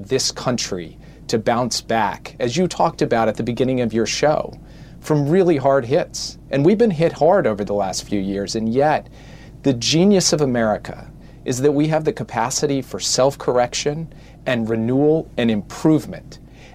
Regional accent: Minnesota, United States; Probably that I'm an Irish Catholic kid from the heartland. Grew up one of five kids. Caring deeply, even though I grew up in Minnesota

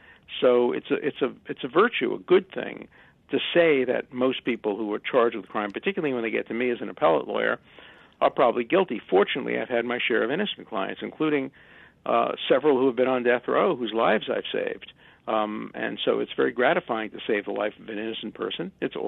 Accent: Brooklyn, New York, United States; I grew up in Brooklyn. So I'm an ordinary guy.

